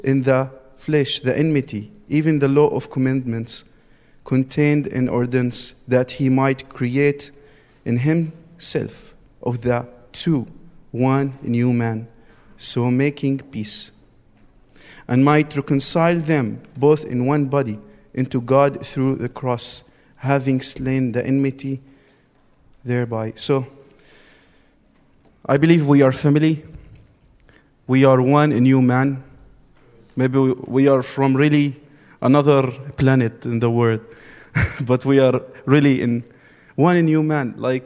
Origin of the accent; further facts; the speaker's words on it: Gaza, Gaza Strip, Palestine; English is a second language; also born or lived in Nazareth; I'm living in West Bank, that's in Bethlehem. I grew up in Gaza 14 years.